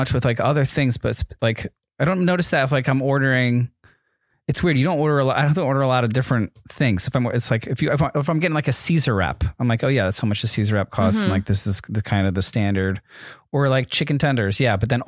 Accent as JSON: {"language": "English", "town": "New Haven", "region": "Connecticut", "country": "United States", "tie": "born or raised there", "said": "when I was growing up in New Haven, kind of on Yale's campus."}